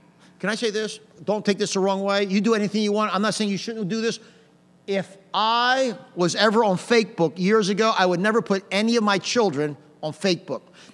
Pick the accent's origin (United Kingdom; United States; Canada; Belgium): United States; I'm glad I'm an American. I'm glad I was born here. Thank God that God let me be born here and live here.